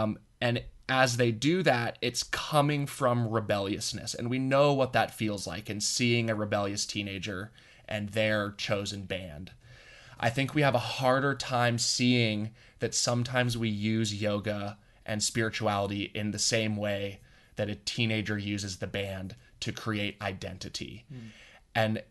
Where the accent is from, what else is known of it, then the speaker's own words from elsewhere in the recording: Boulder, Colorado, United States; And for me, you know, I grew up in Boulder. And there was a time in that adolescent phase where I became very resistant to my upbringing.